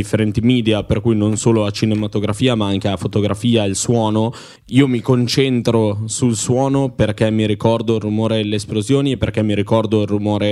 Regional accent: Canada; Io sono cresciuta in Canada. In Canada sono stata a stretto contatto con le popolazioni indigene canadesi

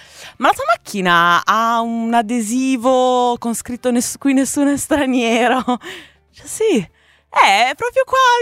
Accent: Lecco, Lombardy, Italy; io sono di Lecco, quindi torno sul lago.

